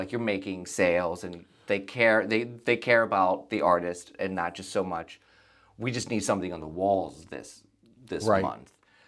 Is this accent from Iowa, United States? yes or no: yes; Davenport, Iowa, United States; also born or lived in Minneapolis; Oh, I was born and I grew up in Davenport.